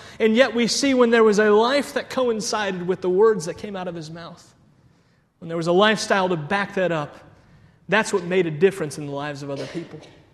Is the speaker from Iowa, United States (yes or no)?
no; Cleveland, Ohio, United States; I'm a Cleveland sports fan. I grew up in Cleveland, Ohio, and I remember rooting for the Cleveland Cavaliers